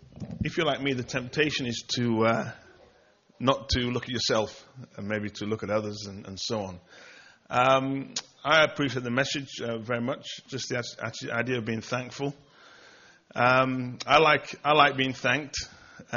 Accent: England, United Kingdom; not to mimic the Americans, amen, because we're English.

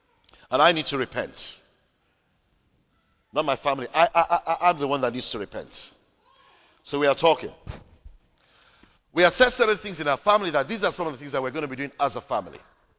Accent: Nigeria; I was very privileged that when I grew up in Nigeria, I went to a primary secondary school

